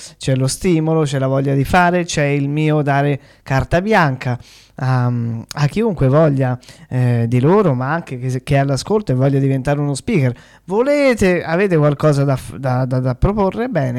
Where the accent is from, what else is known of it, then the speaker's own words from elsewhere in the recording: Tuscany, Italy; un toscano c'è, anzi più di uno, perché io ho anche degli amici che sono toscani come me e stanno